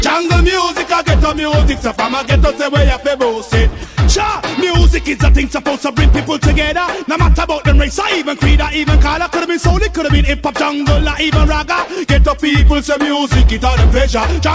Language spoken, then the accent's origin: English; England, United Kingdom; England, me born and after England, me live.